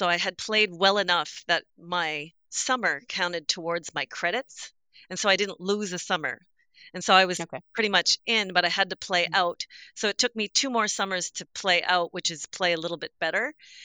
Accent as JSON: {"language": "English", "country": "Canada", "also_born_or_lived": "Grand Cayman", "said": "As a Canadian with no winters, it was heavenly."}